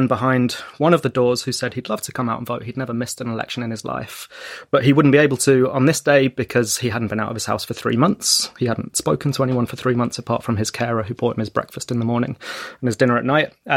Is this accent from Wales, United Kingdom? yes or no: no; Camden Town, London, United Kingdom; the shop that was my favourite place growing up in Camden Town as a kid